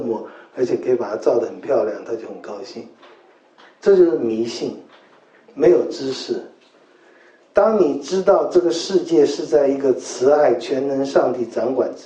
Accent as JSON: {"language": "Chinese", "country": "China", "said": "我们中国人真的我觉得不认识真理，所以很不自由。"}